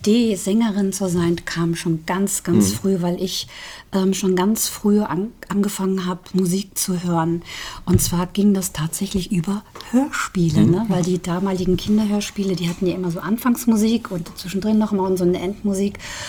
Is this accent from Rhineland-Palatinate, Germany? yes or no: no; Saarbrücken, Saarland, Germany; moved away as an adult; now in Fulda, Germany; ich bin Saarländerin, ich stamme aus Saarbrücken, sogar Downtown, lebe aber tatsächlich schon länger in Hessen bzw. in Fulda, als ich in Saarbrücken gelebt habe. Und ich kam damals durch Studium hierher